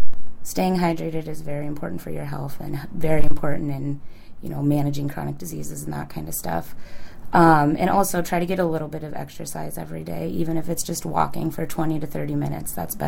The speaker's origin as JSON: {"language": "English", "town": "Sidney", "region": "Nebraska", "country": "United States", "tie": "born or raised there", "said": "So I grew up in Sydney, Nebraska, which is in way western Nebraska"}